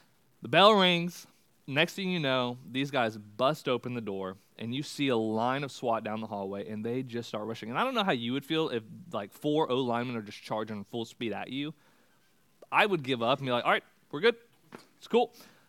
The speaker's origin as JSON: {"language": "English", "region": "Texas", "country": "United States", "tie": "born or raised there", "said": "I grew up in Texas, for those that don't know"}